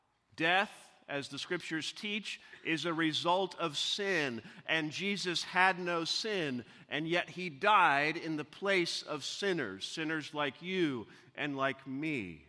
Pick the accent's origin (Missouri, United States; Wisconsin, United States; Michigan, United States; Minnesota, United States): Missouri, United States; I remember once as a young boy growing up in Missouri